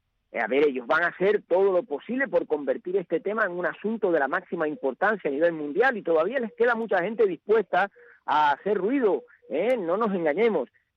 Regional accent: Cuba; now in Spain; Yo me siento muy orgulloso de vivir aquí desde el año 70, cuando llegué con mi familia de Cuba.

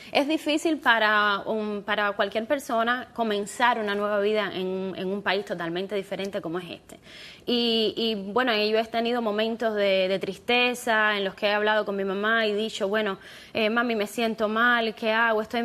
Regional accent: Cuba; now in United States; Somos entre 13.000 y 14.000 cubanos, profesionales de la salud

